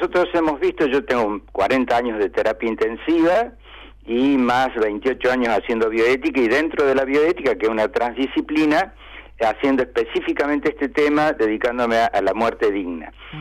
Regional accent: Córdoba, Argentina; Soy de la X de Córdoba.

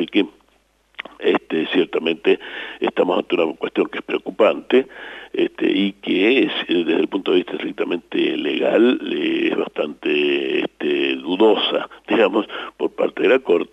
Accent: Argentina; como muchos argentinos, un tanto sorprendido

